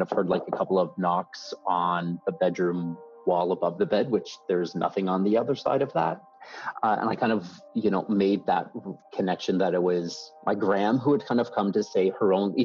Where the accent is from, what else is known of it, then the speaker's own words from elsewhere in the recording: Nova Scotia, Canada; It's a university in my hometown, yes, which is where I went.